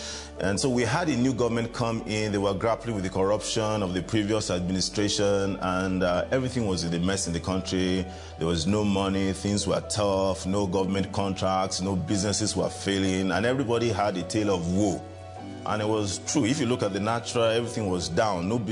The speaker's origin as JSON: {"language": "English", "region": "Kano", "country": "Nigeria", "said": "I'm from Nigeria. I live in Kano. It's in the northern part of Nigeria."}